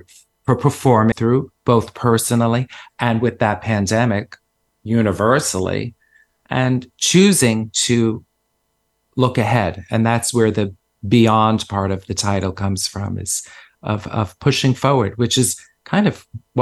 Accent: Bronx, New York, United States; accent: Bronx; I was told to lose my Bronx accent.

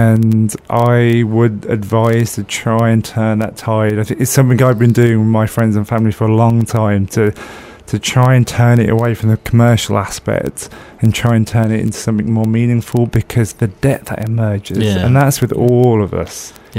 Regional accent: Birmingham, West Midlands, United Kingdom; now in Bristol, United Kingdom; I'm from Birmingham myself. And although I love Birmingham, Bristol has something quite special

